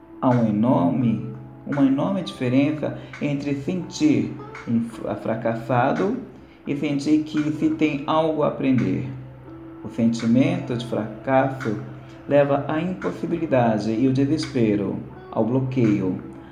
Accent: São Paulo, Brazil; sou de São Paulo, capital.

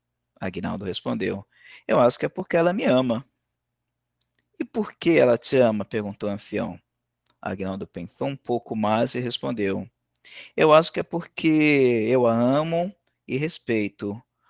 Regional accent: São Paulo, Brazil; Eu sou de São Paulo, capital, que é onde eu estou

